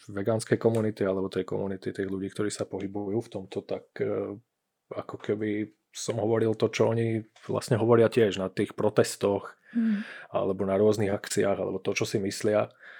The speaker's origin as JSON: {"language": "Slovak", "town": "Bratislava", "region": "Bratislava Region", "country": "Slovakia", "tie": "born or raised there", "moved": "as an adult", "lives_now": "Olomouc, Czech Republic", "said": "A ja som chcel vypadnúť z Bratislavy a zo Slovenska. Sice ako je to moje rodné mesto, mám ho rád, ale Olomouc som si úplne zamiloval."}